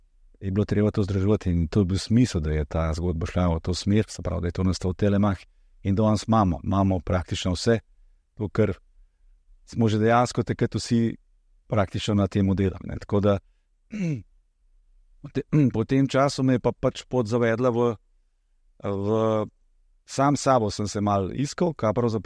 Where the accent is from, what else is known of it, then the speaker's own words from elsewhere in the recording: Žirovnica, Upper Carniola, Slovenia; kjer je tam v mojem domačem kraju v Žirovnici, kjer sem res preživel prvih 12 let.